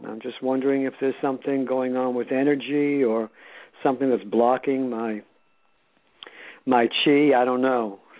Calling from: Massachusetts, United States; Right outside of Boston in Massachusetts.

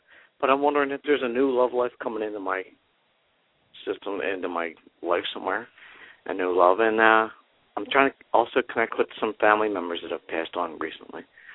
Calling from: Philadelphia, Pennsylvania, United States; I'm calling from Philadelphia.

